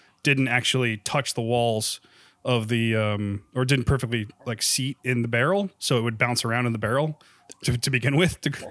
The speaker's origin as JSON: {"language": "English", "region": "Virginia", "country": "United States", "tie": "born or raised there", "said": "That part I am familiar with because growing up in Virginia, I went to so many battlefields from so many wars to watch reenactors do that shit."}